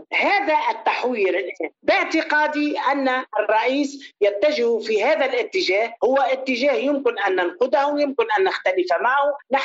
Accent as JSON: {"language": "Arabic", "country": "Tunisia", "said": "نحن عندنا في تونس مثل"}